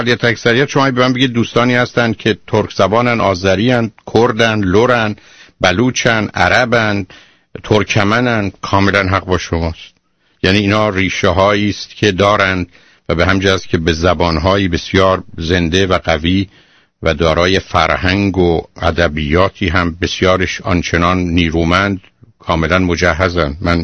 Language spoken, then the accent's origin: Persian; Shiraz, Fars, Iran; فکر کنم چون من شیرازیم